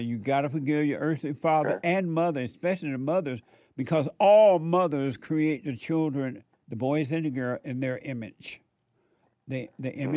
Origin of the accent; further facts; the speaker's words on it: Alabama, United States; We grew up together down in Alabama.